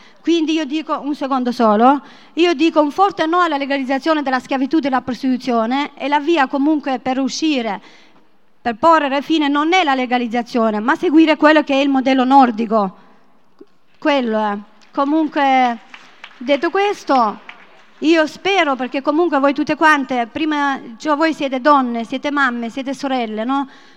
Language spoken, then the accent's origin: Italian; Albania; born there; Italian is a second language; E io fui sequestrata in Albania, il mio paese natale